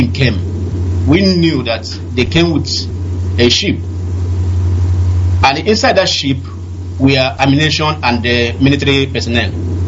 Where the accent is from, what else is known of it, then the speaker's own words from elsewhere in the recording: Umuaka, Imo, Nigeria; now in Moscow, Russia; I'm from Umuaka, Biafra land.